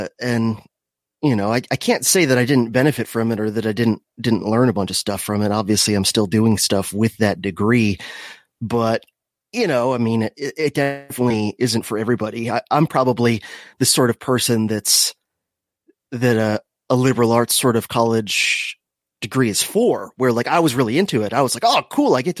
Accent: Miami, Florida, United States; Well, I was born in Miami, if you want to go back that far. So I grew up in the craziest part of Florida.

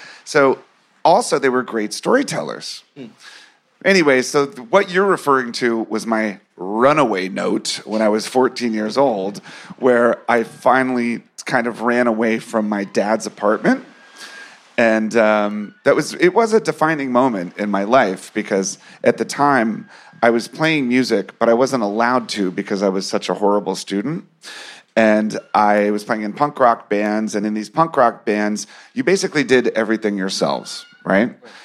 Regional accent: United States; We grew up outside of Washington, D.C.

